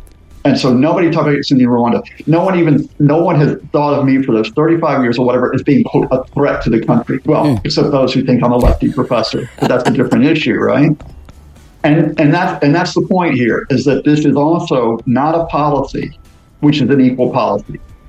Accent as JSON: {"language": "English", "town": "Birmingham", "region": "Alabama", "country": "United States", "tie": "born or raised there", "said": "I was born in Birmingham, Alabama, and I grew up in that state, which was a largely segregated state."}